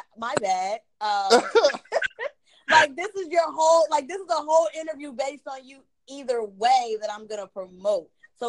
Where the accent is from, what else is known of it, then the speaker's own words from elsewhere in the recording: New Jersey, United States; Oh, I live in Jersey. Like, I'm from Jersey. Like, I'm a up northeastern.